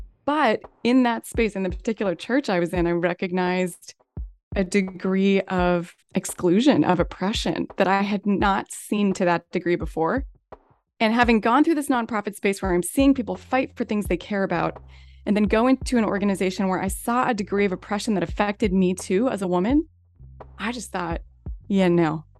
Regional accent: Pacific Northwest, United States; I grew up in the Pacific Northwest.

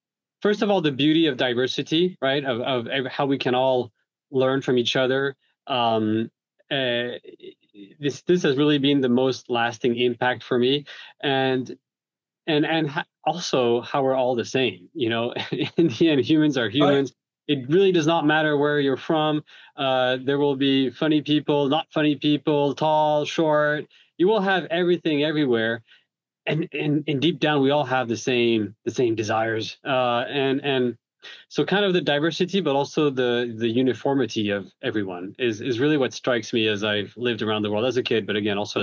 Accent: Paris, Île-de-France, France; also born or lived in Montreal, Canada; Then we moved to Paris. So I spent 6 years in Paris, which is technically my hometown and the city I love dearly. And after which we moved to Montreal in Canada. I spent 3 years there. And then came back to Paris to study. Yeah, so I'm French

